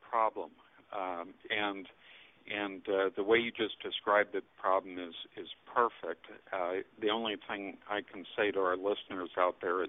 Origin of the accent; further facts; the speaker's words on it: United States; it was easier for me to say as an American.